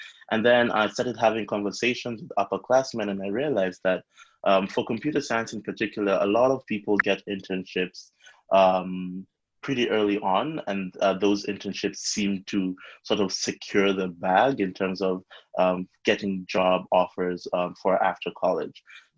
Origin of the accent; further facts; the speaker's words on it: Nairobi, Kenya; So I grew up in Nairobi, Kenya